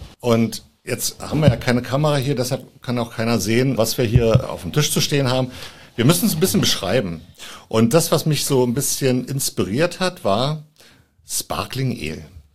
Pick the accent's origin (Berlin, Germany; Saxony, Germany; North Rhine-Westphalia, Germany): Berlin, Germany; also born or lived in Potsdam; now in Brandenburg an der Havel, Germany; Also gebürtig bin ich Potsdamer, bin dann irgendwann mal in Berlin aufgewachsen und wohne jetzt in Brandenburg an der Havel.